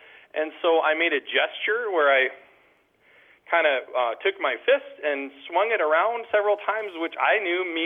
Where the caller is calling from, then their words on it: Plaza, North Dakota, United States; I'm calling from Plaza, North Dakota.